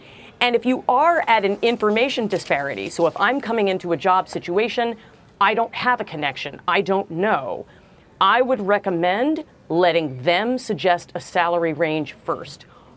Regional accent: Brooklyn, New York, United States; born there; You know, Sharon, I was born in Brooklyn. We love to argue. It's an art form.

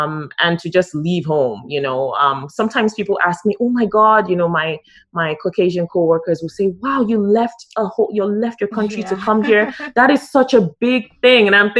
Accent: Nigeria; you're from Ghana and I'm from Nigeria

